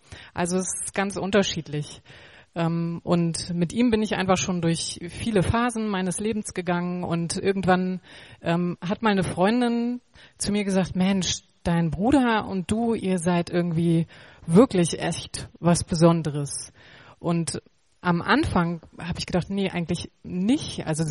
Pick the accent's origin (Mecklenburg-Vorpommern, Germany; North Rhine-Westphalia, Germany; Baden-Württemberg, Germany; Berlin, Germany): Mecklenburg-Vorpommern, Germany; Greifswald; Ich bin 36 Jahre, bin in Greifswald geboren und auch zur Schule gegangen.